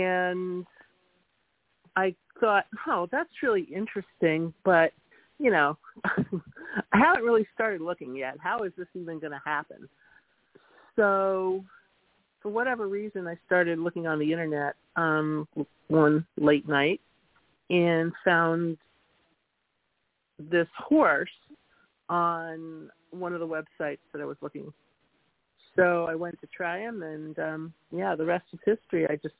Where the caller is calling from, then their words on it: Norwood, New York, United States; I'm calling from Norwood, New York.